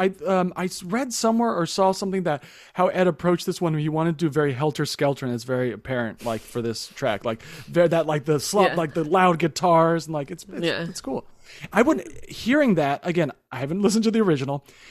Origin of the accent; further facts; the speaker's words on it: United Kingdom; Well, especially being British, you know.